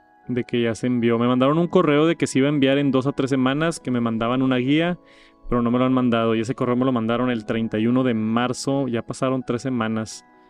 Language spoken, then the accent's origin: Spanish; Mexico; Pero yo como mexicano lo firmo, no sé cómo funciona eso.